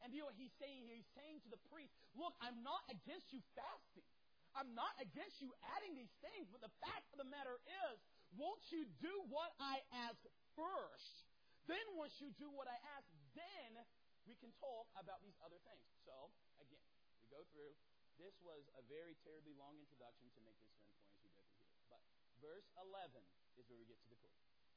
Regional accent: the South, United States; Now, I am from the South, obviously, so therefore, I love sweet tea.

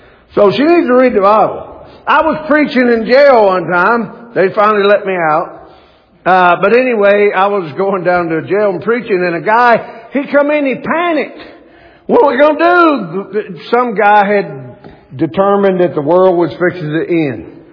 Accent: Mississippi, United States; But listen, I grew up in Mississippi. And not everybody's blessed. But nonetheless, I grew up in the South.

